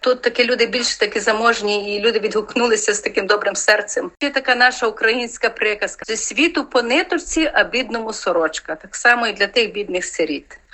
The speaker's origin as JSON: {"language": "Ukrainian", "town": "Ternopil", "region": "Ternopil Oblast", "country": "Ukraine", "said": "так як я з Тернополя, то я більше дбала за своє місто"}